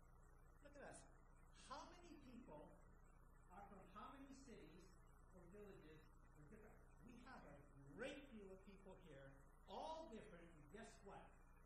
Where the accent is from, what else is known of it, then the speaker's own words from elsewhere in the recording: Hawaii, United States; And let me just tell you that where I grew up in Hawaii, in the Hawaiian Islands，